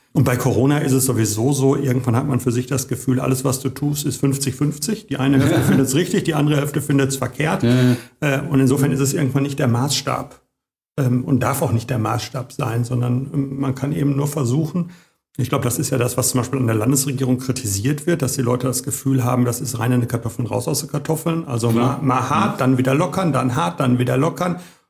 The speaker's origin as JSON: {"language": "German", "town": "Bochum", "region": "North Rhine-Westphalia", "country": "Germany", "said": "Deswegen gehört uns ja die ein oder andere Immobilie auf Hattinger Stadtgebiet als Bochumer auch."}